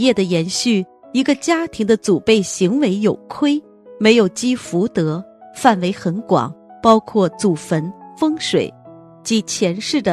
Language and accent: Chinese; Malaysia; now in Australia; 我是来自马来西亚的佛友，在澳洲生活五年了。